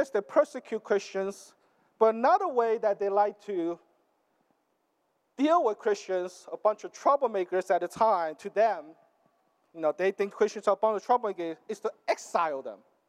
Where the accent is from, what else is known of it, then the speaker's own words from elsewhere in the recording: United States; I mean, that's, you know, I grew up in America. That's at least what I learned from our culture.